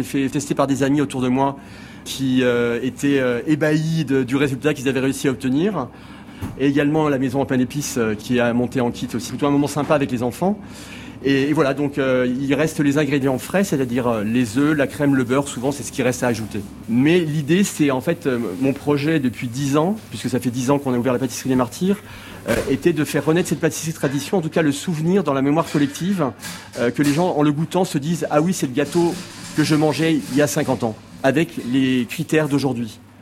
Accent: France; Je suis de l'Est de la France, beaucoup de traditions autour du pain d'épices

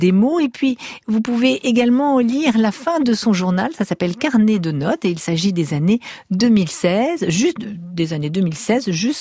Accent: Paris, Île-de-France, France; je suis de Paris

